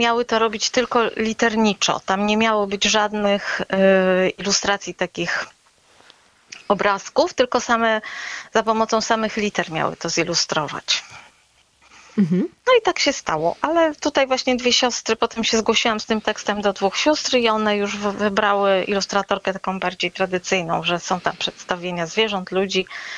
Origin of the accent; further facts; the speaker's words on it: Pomeranian Voivodeship, Poland; bo ja jestem z Kaszub, mieszkam tutaj.